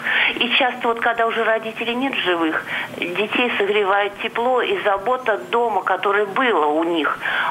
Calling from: Tula, Tula Oblast, Russia; Я дозвонилась из Тулы

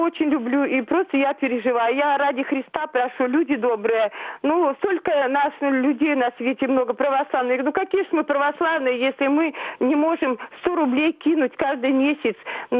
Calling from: Novosibirsk, Novosibirsk Oblast, Russia; я из Новосибирска.

